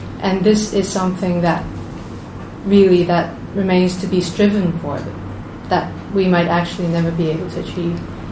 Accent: Hong Kong; Yeah, I'm from Hong Kong.

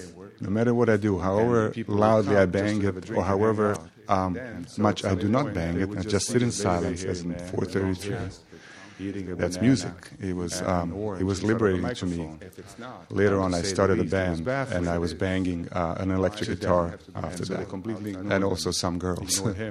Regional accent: Sarajevo, Federation of Bosnia and Herzegovina, Bosnia & Herzegovina; English is a second language; In Sarajevo

